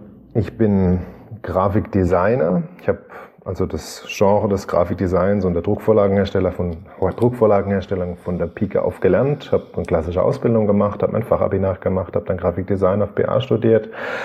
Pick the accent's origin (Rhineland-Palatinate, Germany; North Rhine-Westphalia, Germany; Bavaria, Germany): Rhineland-Palatinate, Germany; Ich komme aus der Südpfalz.